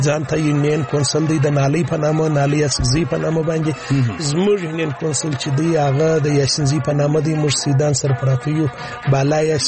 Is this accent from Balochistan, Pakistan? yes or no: yes; Pishin, Balochistan, Pakistan; دا موږ ضلع پښین تحصیل پښین سره تعلق لرو او دا زموږ کلی د پښین د شمال و سیم ته پر 10 کیلومتره باندې یونین کونسل سینځي سیدان ورته وایي.